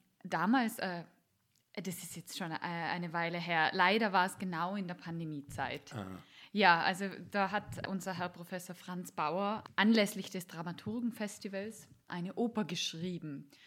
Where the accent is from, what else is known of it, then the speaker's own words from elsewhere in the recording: Tyrol, Austria; Ich bin Tirolerin und meine Familie ist eine halbe Stunde weg.